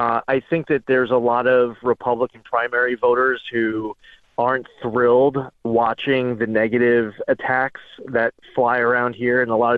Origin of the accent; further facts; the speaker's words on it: New York, United States; And I could say, as a New Yorker, that I have witnessed a whole lot of people fleeing the state every single day